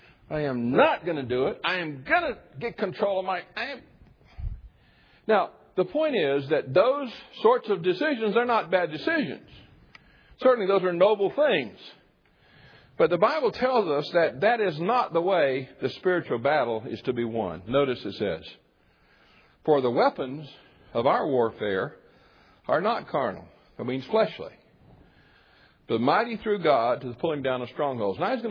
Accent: Florida, United States; When I grew up in Florida, which I did, we had a saying.

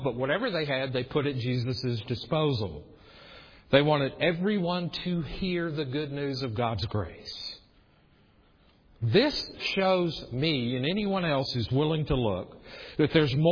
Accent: the South, United States; I have to work really hard to say the word soil, because I'm from the South. And when you're from the South, you say soul, right? Like oil, soul, bowl.

